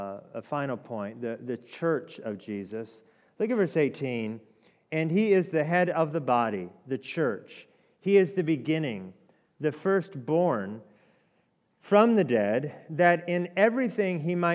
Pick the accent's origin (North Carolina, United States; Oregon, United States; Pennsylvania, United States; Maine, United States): Oregon, United States; also born or lived in Hawaii; now in Atlanta, United States; I can't tell you why I was born in Hawaii and then grew up in Oregon and then, you know, landed in Atlanta.